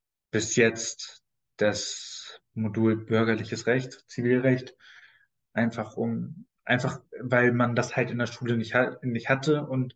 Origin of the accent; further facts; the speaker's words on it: Germany; ich bin Deutscher durch und durch